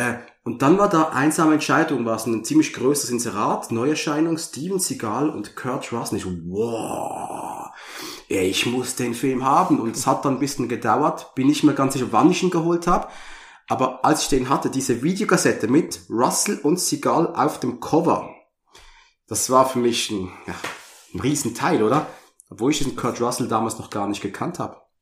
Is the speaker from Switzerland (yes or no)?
yes; Switzerland; Das war bei uns in der Schweiz der Weltbildkatalog.